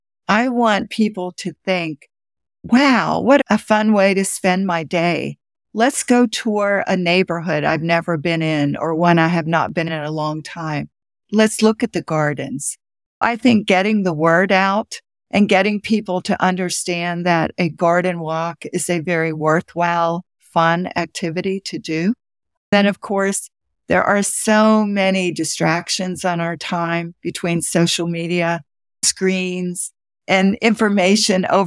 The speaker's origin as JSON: {"language": "English", "town": "Pittsburgh", "region": "Pennsylvania", "country": "United States", "lives_now": "Memphis, United States", "said": "Cities in the north, I'm from Pittsburgh, garden walks have been around for a long time."}